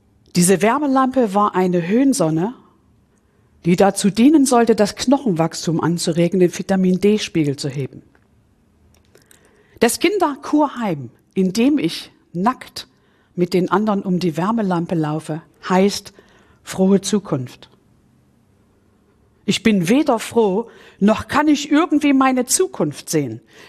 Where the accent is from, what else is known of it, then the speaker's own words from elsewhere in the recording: East Germany, Germany; born there; ich bin im Osten von Deutschland geboren. Ich war so eine richtig typische Ossitusse